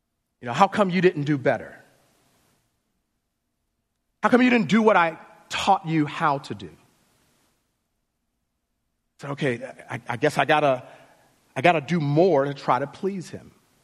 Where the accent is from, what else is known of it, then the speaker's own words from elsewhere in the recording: Chicago, Illinois, United States; because I'm from Chicago